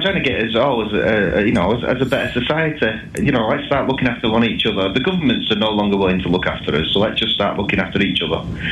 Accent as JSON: {"language": "English", "town": "Salford", "region": "North West England", "country": "United Kingdom", "accent": "Salford", "said": "I hope people of Canada can understand my Salford accent"}